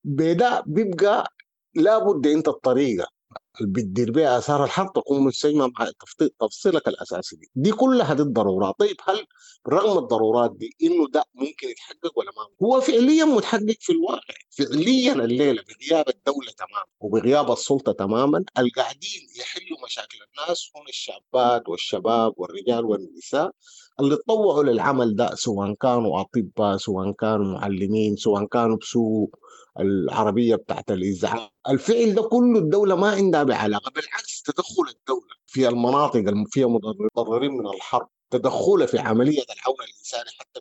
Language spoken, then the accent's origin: Arabic; Sudan; نحن كسودانيين كلنا بما فيها غوار السياسية كلها